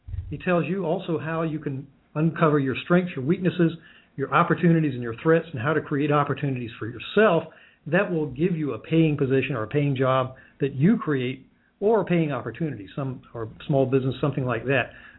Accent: Savannah, Georgia, United States; I grew up in Savannah, Georgia. You can do that in Savannah.

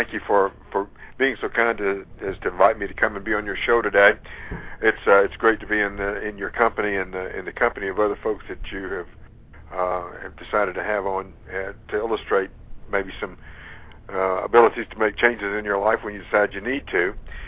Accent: Georgia, United States; of course my accent's not giving it away, but I'm from Georgia.

